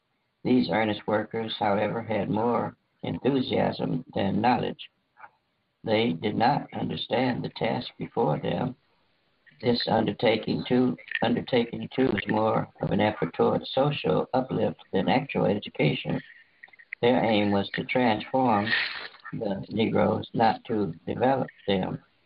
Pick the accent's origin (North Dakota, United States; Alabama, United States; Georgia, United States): Alabama, United States; Tuskegee; one of the things that I learned early on growing up in Tuskegee at the university there is that the core of a good education is God consciousness.